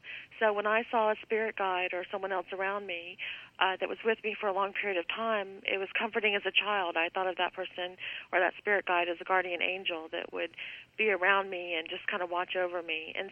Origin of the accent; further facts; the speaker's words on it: Louisiana, United States; born there; I was born in Louisiana, and we have carports down there instead of garages